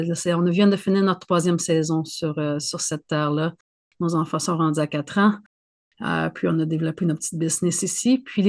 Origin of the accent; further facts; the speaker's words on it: Saint-Barthélemy, Quebec, Canada; born there; Oui, je suis née au Québec en campagne, une petite campagne du Québec.